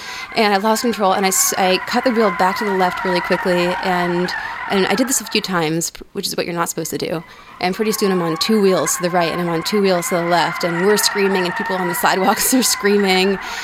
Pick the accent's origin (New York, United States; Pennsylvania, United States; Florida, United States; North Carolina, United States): Florida, United States; Tampa Bay; I'm from Tampa Bay. So.